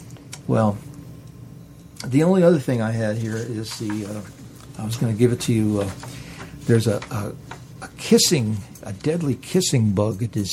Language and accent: English; Cocoa, Florida, United States; I grew up in Cocoa, Rockledge, and I used to go back all the time.